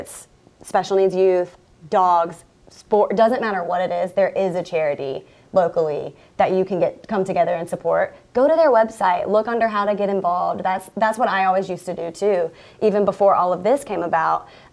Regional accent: Columbia, South Carolina, United States; because I grew up in Columbia and I'm a Carolina fan.

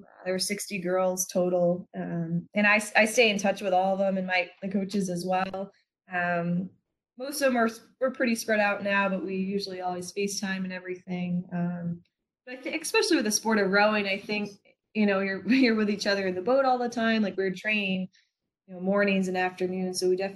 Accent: Boston, Massachusetts, United States; I'm from Boston and I never really, you know, ventured out much.

